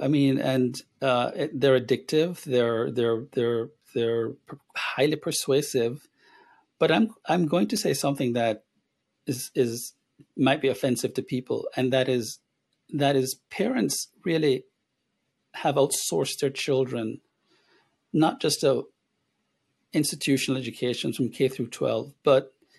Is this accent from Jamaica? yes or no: yes; Jamaica; I'm 57, so I can't compare the generation today. But I know that when I was growing up in Jamaica